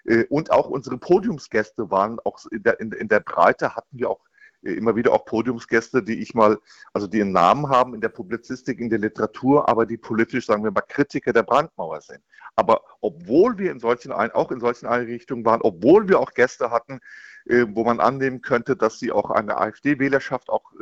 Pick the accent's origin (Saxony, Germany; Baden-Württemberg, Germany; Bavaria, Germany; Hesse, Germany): Hesse, Germany; Rüsselsheim; ich komme aus Rüsselsheim. Für mich ist die deutsche Automobilindustrie nicht nur eine volkswirtschaftliche Größe, sondern auch ein Stück Heimat.